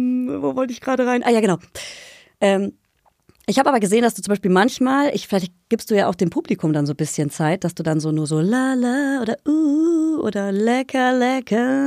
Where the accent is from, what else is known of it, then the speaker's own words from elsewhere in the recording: Bavaria, Germany; ich komme aus Bayern, Obacht.